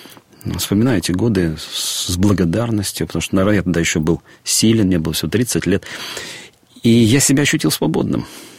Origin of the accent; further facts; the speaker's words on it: Grodno, Grodno Region, Belarus; Вообще-то я сам из Западной Белоруссии, из города Гродно.